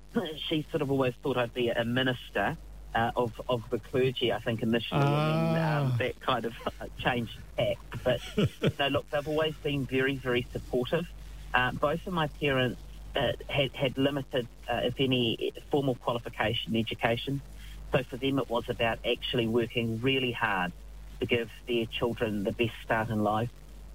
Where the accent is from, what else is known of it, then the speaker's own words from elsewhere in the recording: Palmerston North, Manawatū-Whanganui, New Zealand; I was born here in Palmerston North. This is the place that I've called home. I've lived here ever since. I've been educated here, studied here, work here, live here. Dad, as you've said in the intro, hails from the island of Aitutaki in the Cook